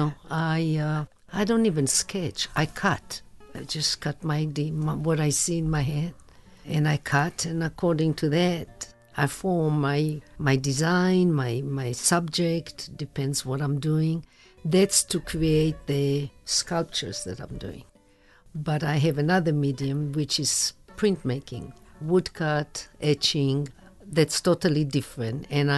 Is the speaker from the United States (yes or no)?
no; Israel; Growing up in Israel